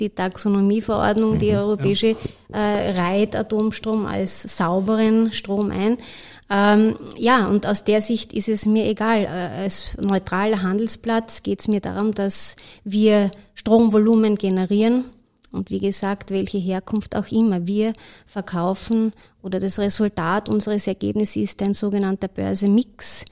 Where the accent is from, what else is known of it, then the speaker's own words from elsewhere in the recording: Wiener Neustadt, Lower Austria, Austria; Ich komme aus dem Gebiet Wiener Neustadt.